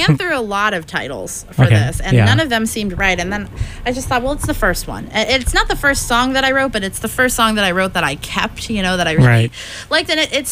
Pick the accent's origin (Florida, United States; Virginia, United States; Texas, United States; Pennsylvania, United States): Florida, United States; now in Boston, United States; I think when you grow up in one place, you know, and you don't see much of the world outside of that place